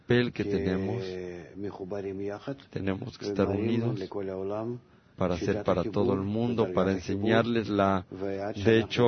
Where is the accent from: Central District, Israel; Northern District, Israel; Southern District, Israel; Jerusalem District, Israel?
Central District, Israel; Givat Shmuel; Yo vengo de Givat Shmuel.